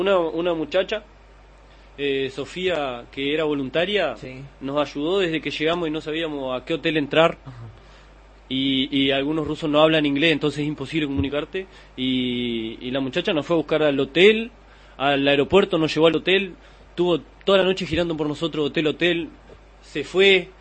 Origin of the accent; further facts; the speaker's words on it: Uruguay; Me siento contento de que como uruguayo se formó un gran equipo